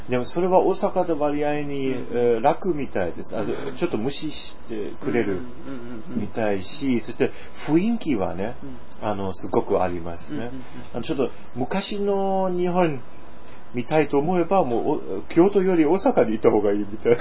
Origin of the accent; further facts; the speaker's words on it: Germany; Japanese is a second language; そしてまあ私ドイツ人だから、我ら歴史ちょっと日本人と同時に同じところがあるじゃないですかね